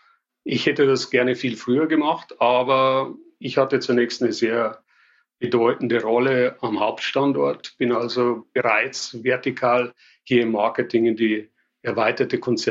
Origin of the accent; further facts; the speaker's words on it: Passau, Bavaria, Germany; Ich sage immer, kann alles außer Hochdeutsch und das wird wohl auch so bleiben. Von daher, ja, ich komme aus Passau in Bayern, komme da aus einer Familie von Unternehmern. Meine Eltern hatten kleine Supermärkte in der Innenstadt von Passau.